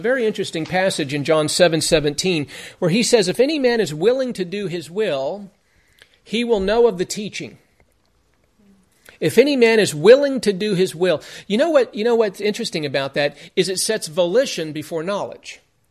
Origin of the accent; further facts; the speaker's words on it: Las Vegas, Nevada, United States; And I know when I was growing up in Vegas, for the years that I was there